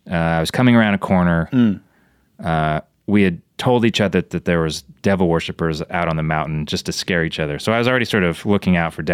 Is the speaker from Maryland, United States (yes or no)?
no; Idaho, United States; accent: Idaho; I do say things probably incorrectly with my Idaho accent